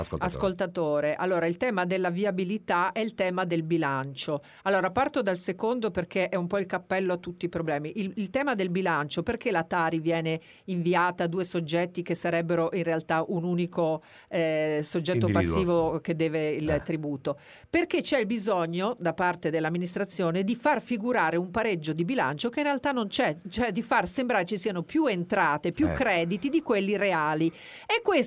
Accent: Veneto, Italy; born or raised there; moved away as an adult; also born or lived in Ancona; now in Palermo, Italy

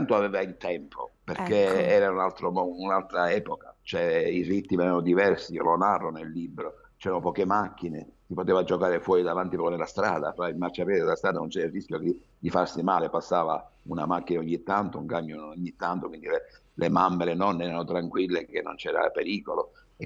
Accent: Belmonte, Sicily, Italy; per parlare di quella via dove io abitavo, quella piccola via che era a pochi metri dalla piazza e del mio paese

